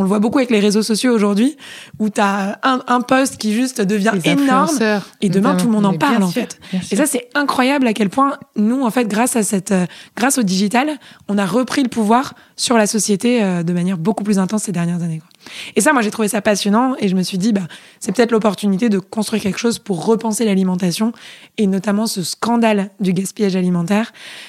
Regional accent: Paris, Île-de-France, France; Moi, je suis... hyper parisienne. J'ai passé toute mon enfance à Paris, dans le 4e arrondissement.

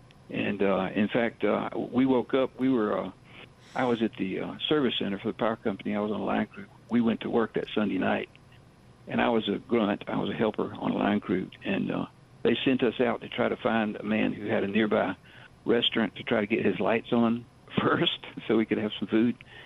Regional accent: Gulfport, Mississippi, United States; I grew up in Gulfport and was in Gulfport working on Mississippi Power Company line crew during Camille, which was in 69.

